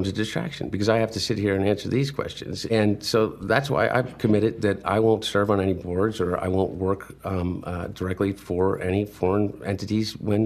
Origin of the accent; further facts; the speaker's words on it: United States; Because I'm really proud of being an American.